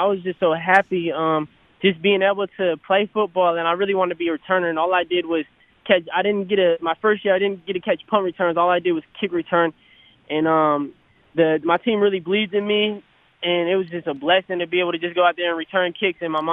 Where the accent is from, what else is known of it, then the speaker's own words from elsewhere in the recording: Michigan, United States; we grew up in Michigan with my dad, and he would take me down to Detroit